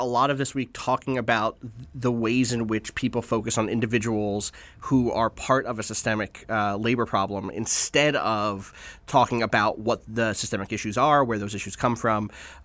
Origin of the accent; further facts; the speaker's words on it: Atlantic City, New Jersey, United States; I grew up in Atlantic City